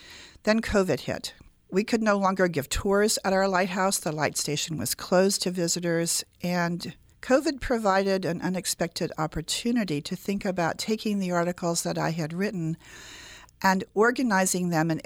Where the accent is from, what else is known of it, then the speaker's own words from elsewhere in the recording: Washington, District of Columbia, United States; born there; also born or lived in California; Well, I was born in Washington, D.C., and I was vaguely familiar with lighthouses on the eastern seaboard. We moved to California in 1978